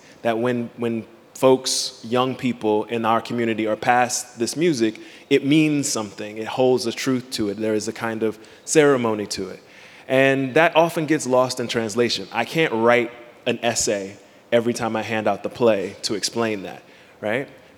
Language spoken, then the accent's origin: English; Miami, Florida, United States; I hail from Miami, Florida, which is the ancestral ground of the Tequesta and the Cacique.